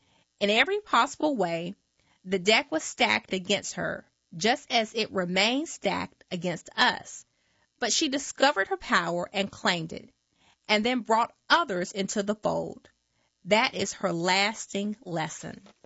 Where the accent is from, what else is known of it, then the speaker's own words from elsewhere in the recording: Pennsylvania, United States; Two of my aunts were hairstylists who had their own shops in my home state of Pennsylvania.